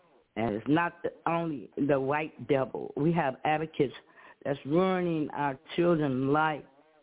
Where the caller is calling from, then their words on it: Chicago, Illinois, United States; I'm calling from Chicago.